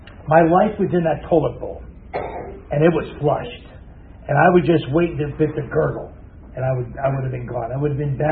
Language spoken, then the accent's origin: English; New Jersey, United States; I'm a guy from Jersey, so I'm going to talk with my hands, okay? That's what we do in Jersey.